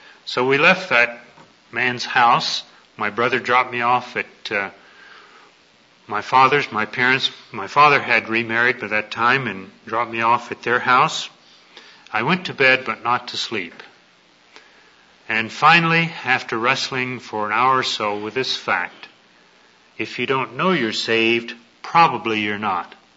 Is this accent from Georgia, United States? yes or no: no; Texas, United States; I grew up in East Texas, and those of you who have been in Texas know that it's very common there